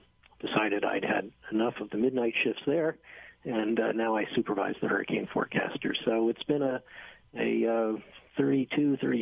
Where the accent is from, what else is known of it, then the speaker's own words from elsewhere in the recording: Miami, Florida, United States; I grew up in Miami, and so I had, growing up as a kid in the 60s, a lot of firsthand experience with storms